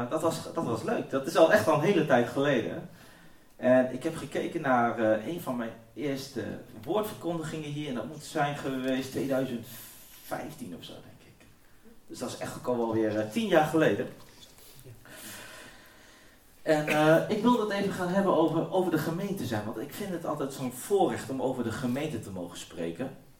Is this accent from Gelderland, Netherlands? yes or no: yes; Gelderland, Netherlands; born there; Maar ik ben geboren in de Achterhoek.